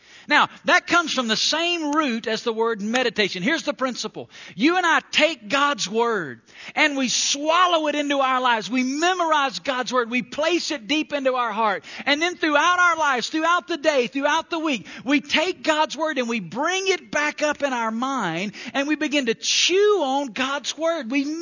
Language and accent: English; Alabama, United States; I grew up in Northwest Alabama, and a lot of my friends' dads were farmers